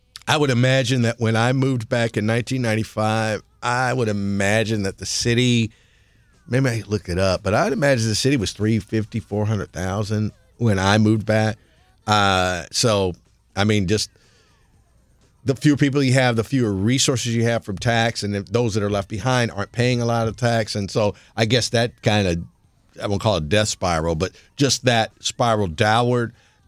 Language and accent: English; Kirkwood, Missouri, United States; I grew up in Kirkwood and the mall, you know, West County Mall, South County Mall, they were always packed